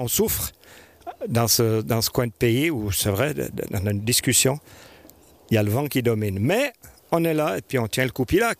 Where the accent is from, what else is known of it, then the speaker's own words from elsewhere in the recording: Vionnaz, Valais, Switzerland; on est chablaisien du lac.